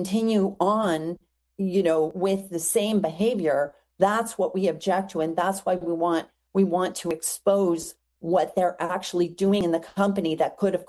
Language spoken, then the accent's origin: English; United States; But we're from the United States, so we didn't have those kind of constraints.